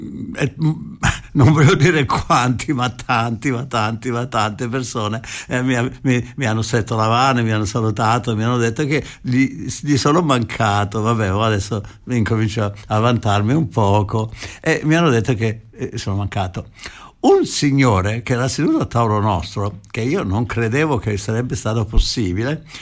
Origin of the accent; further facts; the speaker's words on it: Trani, Apulia, Italy; Nel paese dove vengo io si chiama Trani, in Puglia